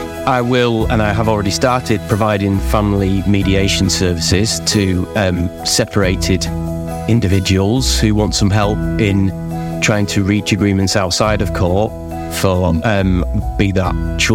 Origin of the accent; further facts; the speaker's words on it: Scunthorpe, Yorkshire and the Humber, United Kingdom; I'm from Scunthorpe originally in Humberside, as it was.